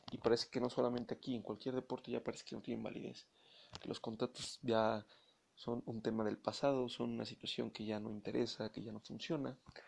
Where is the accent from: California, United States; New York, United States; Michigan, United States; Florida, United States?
California, United States; San Francisco; Yo soy de San Francisco, soy 49er.